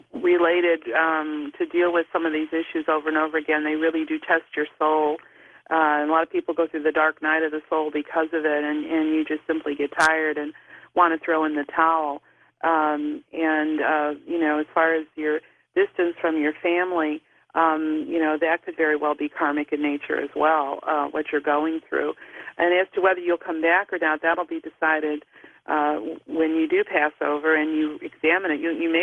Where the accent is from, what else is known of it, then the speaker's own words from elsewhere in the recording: Chicago, Illinois, United States; I was born and raised in Chicago and never felt like that was home. And the moment I came to Virginia, it was like my soul just had this collective sigh of relief.